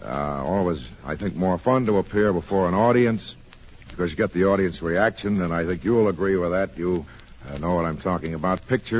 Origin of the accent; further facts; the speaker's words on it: Chicago, Illinois, United States; born there; I was born in Chicago.